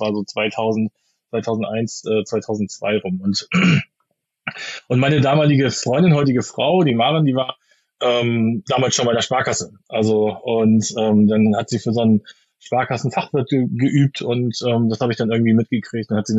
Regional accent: Hamburg, Germany; Ich bin Hamburger, ja, genau.

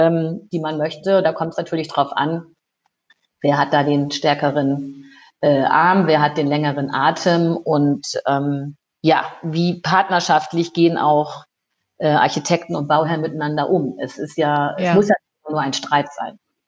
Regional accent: Lower Saxony, Germany; Ich bin ja aus der Lüneburger Heide ins Rheinland gekommen

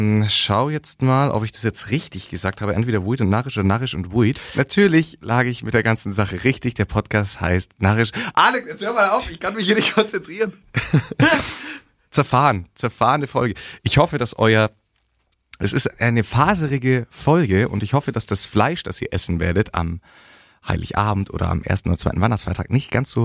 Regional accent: Germany; die wussten natürlich, wir sind aus Deutschland

